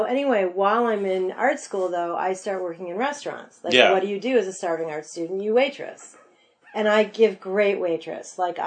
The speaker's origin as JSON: {"language": "English", "town": "Chicago", "region": "Illinois", "country": "United States", "said": "I'm from the North Shore of Chicago. You know, we make reservations."}